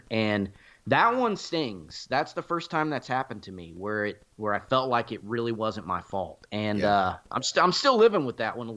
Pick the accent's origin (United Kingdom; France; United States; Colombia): United States; Georgia; I actually didn't hunt at all in my home state of Georgia.